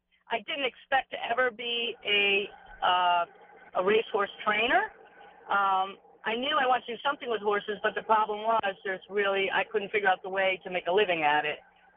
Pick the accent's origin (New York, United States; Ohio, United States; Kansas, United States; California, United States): New York, United States; Saratoga Springs; Of course, growing up in Saratoga, they all grew up there.